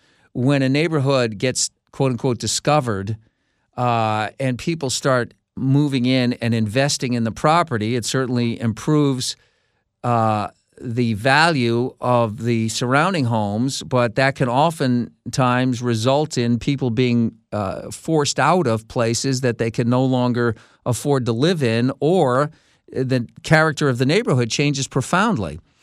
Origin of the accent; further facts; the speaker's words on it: New York, United States; growing up in New York, you always heard about it